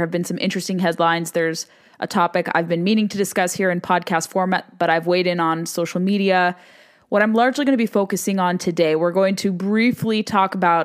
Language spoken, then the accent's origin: English; California, United States; given the electorate there in my home state.